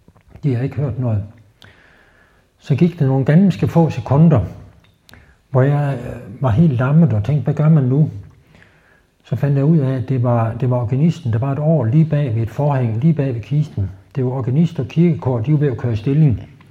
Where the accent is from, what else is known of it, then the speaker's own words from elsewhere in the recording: Jutland, Denmark; nej, jeg kommer ikke fra nogen provins. Jeg kommer fra Jylland.